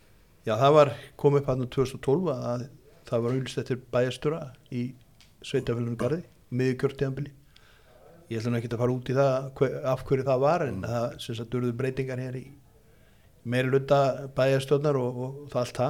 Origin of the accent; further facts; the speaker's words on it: Ólafsvík, Western Region, Iceland; verandi utan að landi, eins og maður segir ég ólst upp í Ólafsvík og hérna er svona dreifbýlisstúta og bryggjupolli þaðan